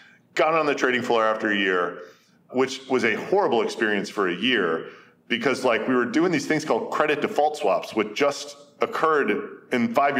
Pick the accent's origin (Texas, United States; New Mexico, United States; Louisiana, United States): Texas, United States; Houston; I grew up in Houston, Texas, and my father was an oil trader.